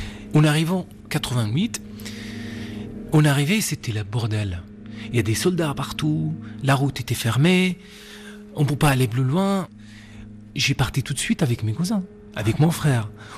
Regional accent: Palestine; Il m'a dit « Tu viens d'où ?» Je dis de Palestine.

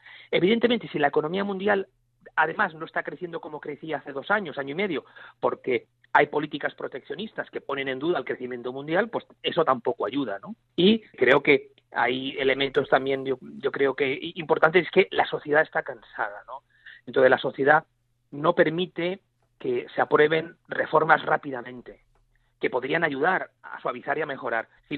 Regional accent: Spain; como en mi país, ¿no? Como en España

